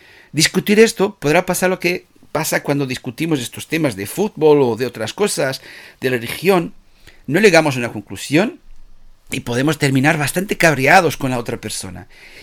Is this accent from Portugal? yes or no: yes; Portugal; Spanish is a second language; now in Spain; yo soy portugués. Y así que a lo largo del tiempo, mucha gente aquí en España me pica